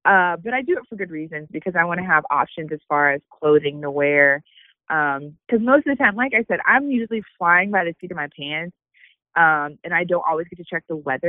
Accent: Lubbock, Texas, United States; I'm from Lubbock, Texas, and for the longest time, there was maybe one or two GRT that lived in Lubbock

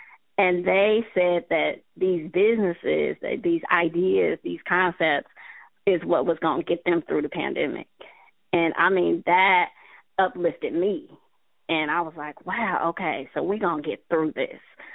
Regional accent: San Francisco, California, United States; growing up in San Francisco, I actually lived in Lakeview until I was 11. Then we moved to Fillmore, where I grew up, and then I've been working in the Bayview for like the last 20 years.

